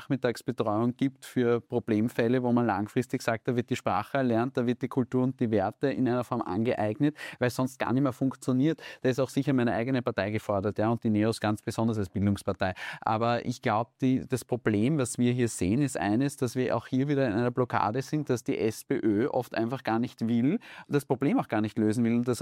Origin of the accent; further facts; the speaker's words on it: Baden-Württemberg, Germany; ich meine, ich komme aus Baden, ja